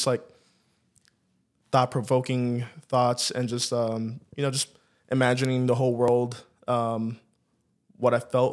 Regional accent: Miami, Florida, United States; now in Nashville, United States; So I originally grew up Miami area.

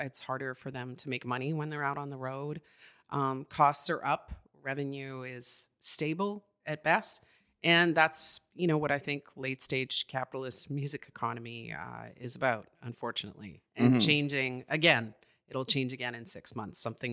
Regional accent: Quebec, Canada; I grew up in Quebec. So I'm an Anglophone Quebecer, mais je suis bilingue et je parle en français. I went to school in French in rural Quebec, just outside Montreal.

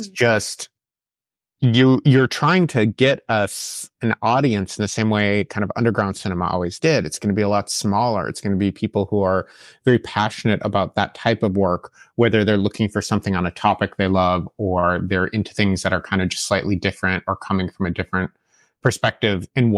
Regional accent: Minneapolis, Minnesota, United States; I'm currently sitting in Minneapolis, Minnesota, which is my hometown, and I do a lot of projects here.

